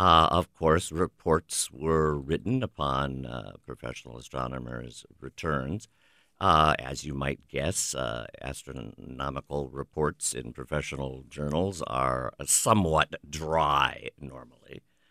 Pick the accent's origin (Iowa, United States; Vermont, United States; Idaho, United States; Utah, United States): Iowa, United States; Cedar Falls; the edge of that path went through my hometown of Cedar Falls.